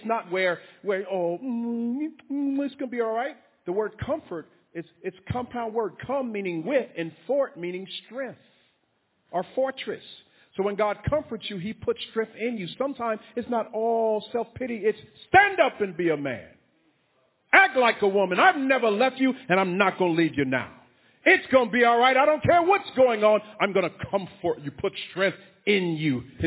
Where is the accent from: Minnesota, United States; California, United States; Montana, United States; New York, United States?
New York, United States; My daddy, when I grew up in New York, brought me a bike. Now, I grew up where projects were down the street.